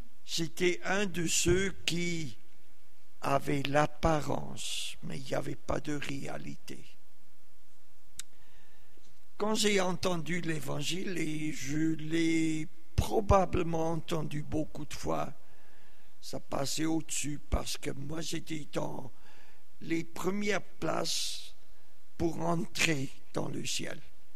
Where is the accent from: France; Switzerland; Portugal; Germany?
Switzerland; Zurich; born there; je suis né en Suisse, à Zurich. Mon père était catholique, ma mère protestante.